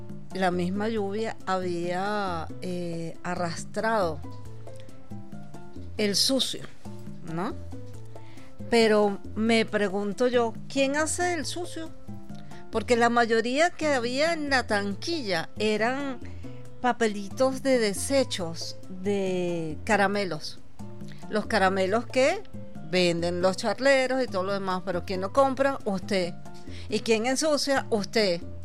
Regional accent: Venezuela; Así somos los venezolanos.

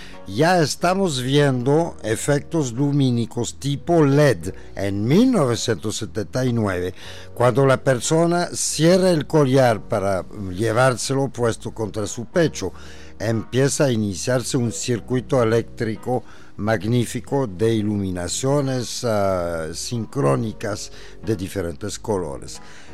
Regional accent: France; Spanish is a second language; moved away as an adult; now in Venezuela; disculpe si no me entienden muy bien, soy francés, pero a pesar de ser francés, adoro a Venezuela y estoy aquí desde 1977 y no me voy.

